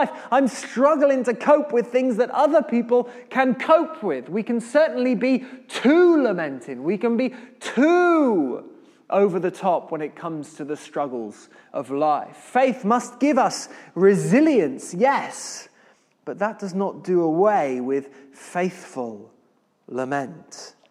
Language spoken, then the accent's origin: English; United Kingdom; Fine, thank you, because we're British.